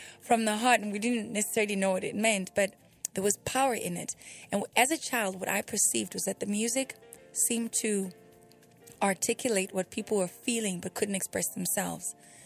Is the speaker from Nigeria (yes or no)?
no; Gauteng, South Africa; I'm from Johannesburg. I'm actually from a little town about 20 kilometers. I don't know what that is in miles.